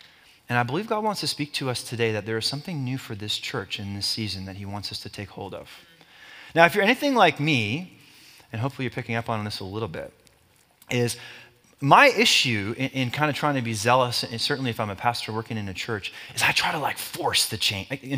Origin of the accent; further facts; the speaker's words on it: Canada; but I'm Canadian. Just so you know.